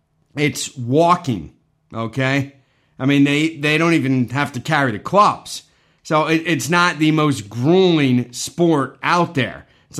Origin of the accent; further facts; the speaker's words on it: United States; I'm still proud to say that I'm American, still proud to come from this country.